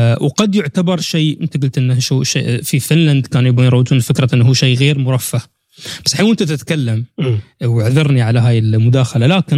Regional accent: United Arab Emirates; أنا إماراتي ما أحصلها في الإمارات

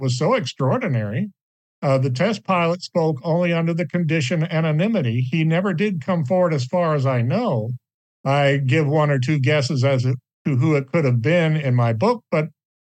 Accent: Cape Girardeau, Missouri, United States; the crash in 1941 in my hometown of Cape Girardeau, Missouri

